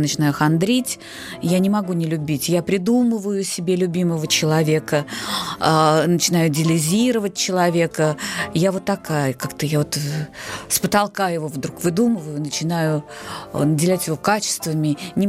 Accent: Belarus; now in Moscow, Russia; поскольку я из Беларуси

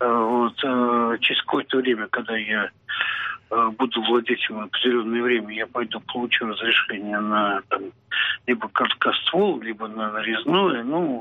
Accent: Moscow, Russia; Ну, как это, и он, и я, мы москвичи. Коренные москвичи, да.

